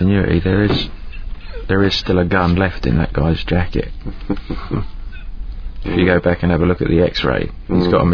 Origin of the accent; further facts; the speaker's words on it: Luton, East of England, United Kingdom; born there; I was born in Luton.